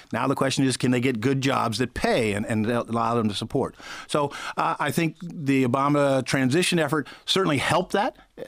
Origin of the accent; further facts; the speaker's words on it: Pittsburgh, Pennsylvania, United States; I grew up in Pittsburgh, and it went through the steel changes.